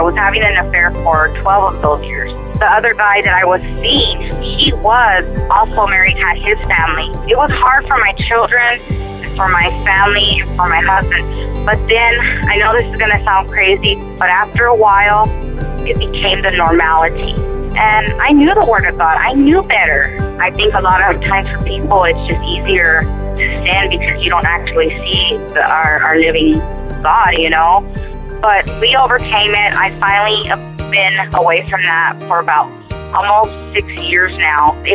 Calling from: New Mexico, United States; I'm calling from New Mexico.

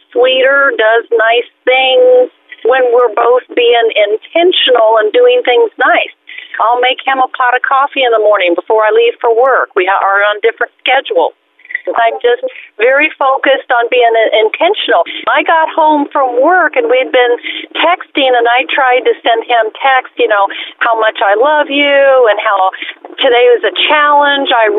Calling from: Shawnee, Kansas, United States; I'm calling from Shawnee, Kansas.

